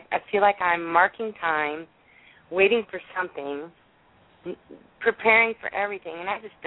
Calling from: Chicago, Illinois, United States

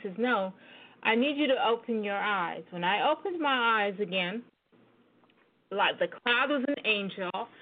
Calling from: Florida, United States; calling from Florida.

